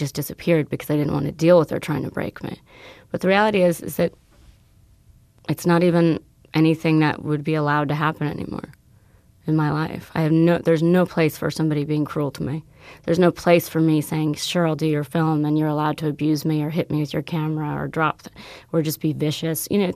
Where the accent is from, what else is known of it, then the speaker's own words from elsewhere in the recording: Italy; now in United States; I grew up as a gypsy. I grew up in Italy and moved all over the world, and very itinerant nature.